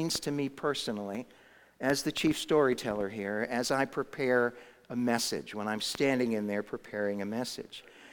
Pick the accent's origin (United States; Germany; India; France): United States; Massachusetts; I grew up in Massachusetts, actually got my license in a snowstorm, literally.